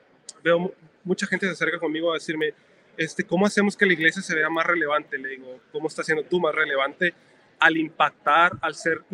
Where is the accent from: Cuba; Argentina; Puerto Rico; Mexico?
Mexico; Ciudad Juárez, Chihuahua; soy 100% guatemalteco, pero me tocó nacer y crecer en México, en Ciudad Juárez, Chihuahua, pero toda mi familia es guatemalteca.